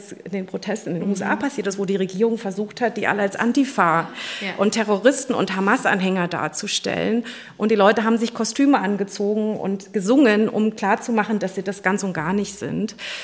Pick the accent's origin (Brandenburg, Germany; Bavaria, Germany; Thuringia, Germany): Brandenburg, Germany; also das Buch ist natürlich getrieben gewesen von auch meiner Heimat, Ostdeutschland, Brandenburg und der Erfahrung dort